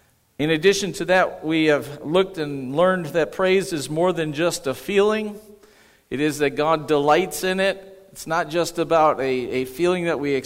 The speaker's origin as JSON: {"language": "English", "region": "New York", "country": "United States", "tie": "born or raised there", "said": "I grew up in Western New York, and so Buffalo Bills was my team, and still I cheer for them"}